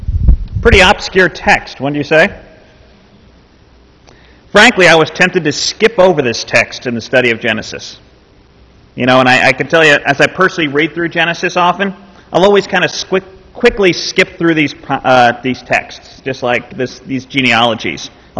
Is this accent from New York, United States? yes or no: no; San Francisco, California, United States; I'm from San Francisco, and I didn't find God there when I came back.